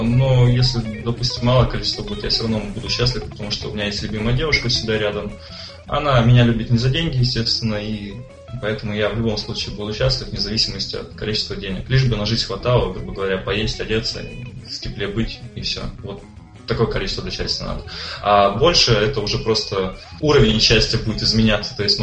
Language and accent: Russian; Udmurtia, Russia; accent: Udmurt